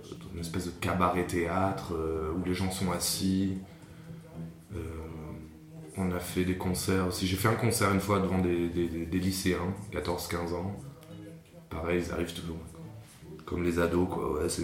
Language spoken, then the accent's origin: French; France; je suis pas allemand. Donc je fais des petites erreurs, mais j'assume parce que je suis français.